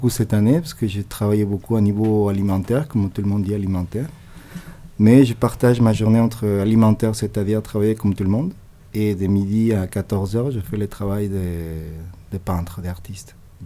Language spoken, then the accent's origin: French; Mexico; French is a second language; now in France; Je viens de Mexique, je suis en France.